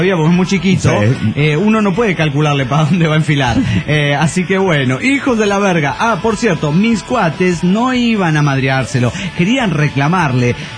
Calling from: Mexico City, Mexico; de Distracciones del DF mexicano.

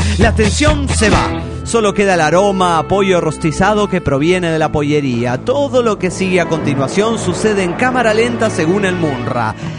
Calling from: Mexico City, Mexico; del DF mexicano.

